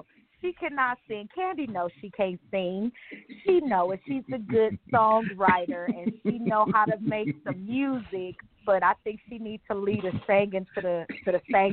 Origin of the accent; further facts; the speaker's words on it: Inglewood, California, United States; now in Colorado, United States; I live in Colorado now, but I'm from Inglewood. I'm from Inglewood.